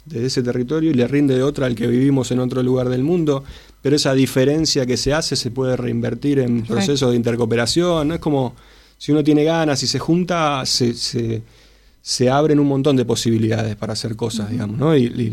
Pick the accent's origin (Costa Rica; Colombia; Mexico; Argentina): Argentina; ¿Viste cómo somos los argentinos, ¿no?